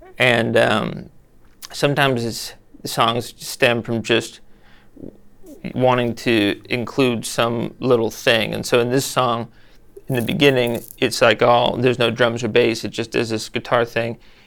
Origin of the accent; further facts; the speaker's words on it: California, United States; I'm from Northern California, but I get that I'm from the South, or I get that I'm from like the Netherlands.